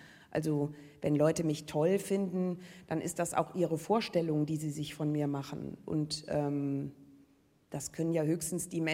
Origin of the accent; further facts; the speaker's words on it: Düsseldorf, North Rhine-Westphalia, Germany; Ich bin von Düsseldorf nach Köln gezogen zum Studium damals und habe überhaupt keinen Unterschied bemerkt. Ich komme aus der Düsseldorfer Innenstadt. Dort war man zu der Zeit, in der ich dort aufwuchs, genauso rheinländisch wie in Köln.